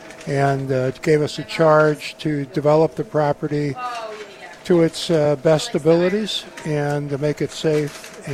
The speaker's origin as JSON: {"language": "English", "town": "Wallingford", "region": "Connecticut", "country": "United States", "tie": "born or raised there", "lives_now": "Killingworth, United States", "said": "I grew up in Wallingford."}